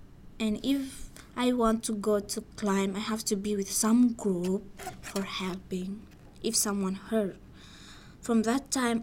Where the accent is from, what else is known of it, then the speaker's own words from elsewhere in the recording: Egypt; English is a second language; I'm from Egypt. I am 15 years old. I love to climb so much. I was 12 years old. I was living in Egypt.